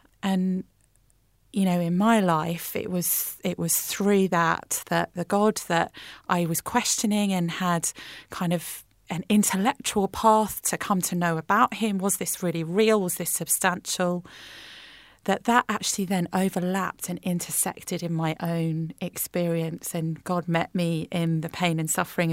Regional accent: United Kingdom; Growing up in Britain as a Christian, I was always the only churchgoer in my class at school.

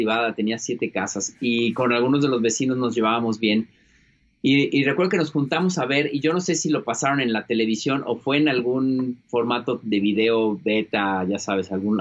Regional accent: Mexico City, Mexico; Pues fíjate que yo nací en la Ciudad de México y de lo que yo recuerdo, vivíamos en una colonia que se llama Las Águilas, por el sur de la Ciudad de México.

